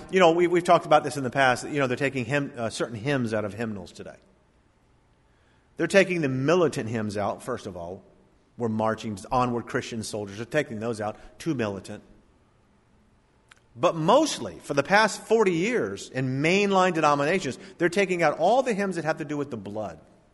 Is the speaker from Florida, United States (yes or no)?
yes; Jupiter, Florida, United States; My brother worked here in Jupiter in high school. My dad worked here for many years back when I was in high school here. And this is my hometown.